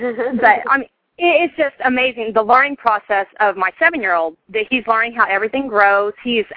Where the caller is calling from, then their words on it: Indiana, United States; Hi, Mary Beth. … I'm from Indiana.